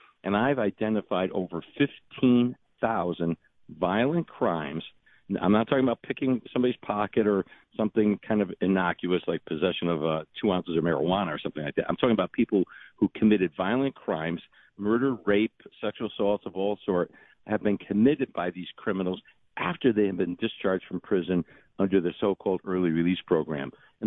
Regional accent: Meriden, Connecticut, United States; one of the very first crimes committed by an early release criminal was committed in my hometown of Meriden.

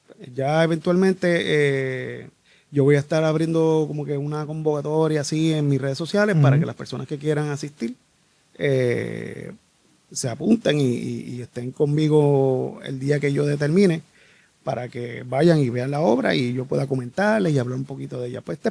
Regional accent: Carolina, Puerto Rico; ahí en mi pueblo natal, Carolina.

